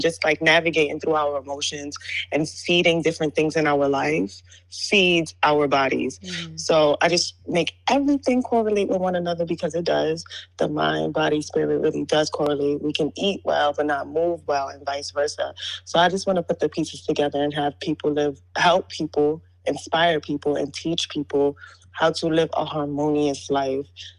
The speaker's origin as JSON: {"language": "English", "town": "Brooklyn", "region": "New York", "country": "United States", "said": "I'm from Brooklyn, New York"}